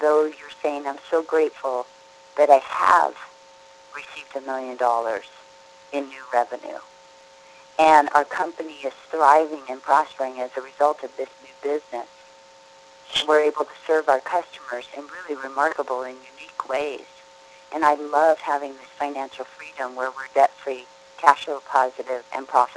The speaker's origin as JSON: {"language": "English", "region": "Hawaii", "country": "United States", "tie": "born or raised there", "said": "and I was raised in Hawaii, and I told her it was a freckle."}